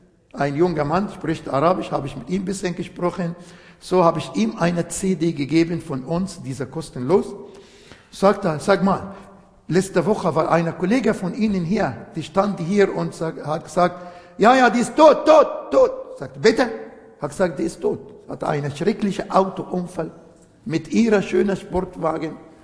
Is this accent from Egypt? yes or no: yes; Egypt; German is a second language; ich bin Ägypter, ich will in Ägypten bleiben, der Herr hier dienen in meiner Muttersprache